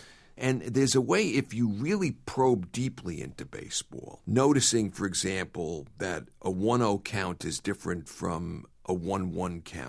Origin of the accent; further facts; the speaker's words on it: Brooklyn, New York, United States; accent: Brooklyn; Well, I grew up in Brooklyn at the time when the Dodgers, the real Dodgers, were in Brooklyn. And as you can tell from this accent, I still carry Brooklyn with me.